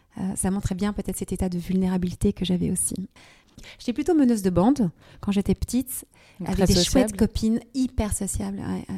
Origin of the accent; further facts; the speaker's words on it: Belgium; Oui, j'ai grandi en Belgique, dans un quartier. Donc, en fait, mes parents viennent tous les deux de familles assez bourgeoises belges.